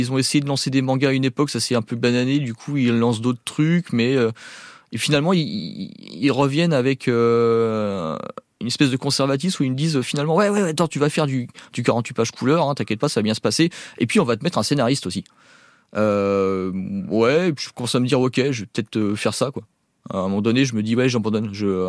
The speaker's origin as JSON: {"language": "French", "country": "France", "tie": "born or raised there", "said": "Je suis issu d'une culture vietnamienne, mais j'ai grandi en France. Je me vois blanc, quoi."}